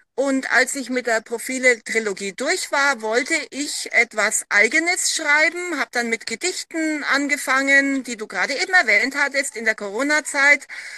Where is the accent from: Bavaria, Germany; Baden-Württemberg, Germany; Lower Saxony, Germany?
Bavaria, Germany; Bamberg; moved away as an adult; also born or lived in Italy; Ich bin im Juli 1966 in Bamberg geboren, bin dort aufgewachsen, habe dort mein Abitur gemacht, habe dann Italienisch studiert und bin zwecks Studiums nach Italien ausgewandert.